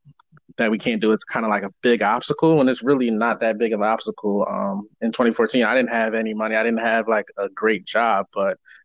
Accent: Philadelphia, Pennsylvania, United States; Yeah, and you're from New York and I'm from Philadelphia, and it's like the opposite vibe.

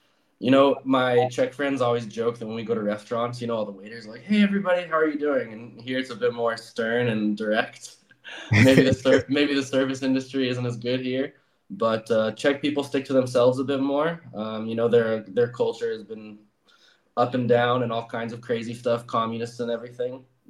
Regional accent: Las Vegas, Nevada, United States; now in Prague, Czechia; I'm originally from Las Vegas.

